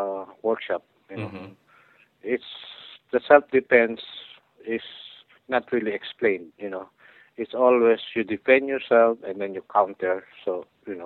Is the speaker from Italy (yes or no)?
no; Philippines; So, like, you know, I'm still Filipino.